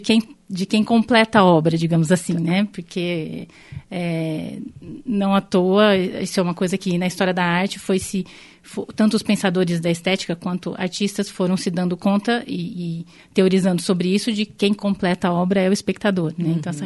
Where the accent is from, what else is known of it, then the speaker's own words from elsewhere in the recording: Tupã, São Paulo, Brazil; esse eu vi quando ainda morava em Tupã, que é a cidade onde eu nasci. Que é uma cidadezinha que não tinha cinema.